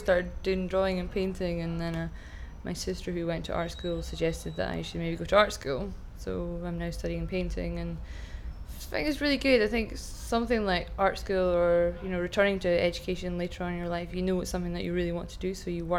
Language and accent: English; Carnoustie, Scotland, United Kingdom; also born or lived in Dundee / Edinburgh; I was born in Dundee in Ninemouth Hospital, but I grew up in Carnoustie, a famous golfing town.